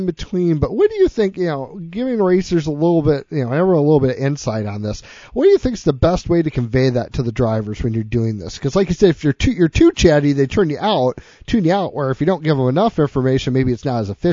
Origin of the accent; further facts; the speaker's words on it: Michigan, United States; It's, you know, being a border state, I'm from Michigan.